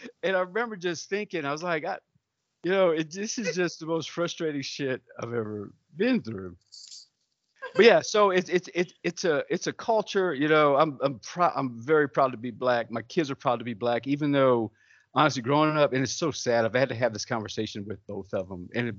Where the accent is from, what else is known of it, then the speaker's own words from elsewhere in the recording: New Iberia, Louisiana, United States; where I was raised in New Iberia, Louisiana, we had one Mexican family in the entire town.